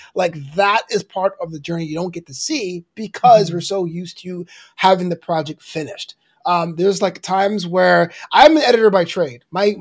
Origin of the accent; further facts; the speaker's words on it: Brooklyn, New York, United States; Like, I grew up in Brooklyn and didn't understand what a Western was.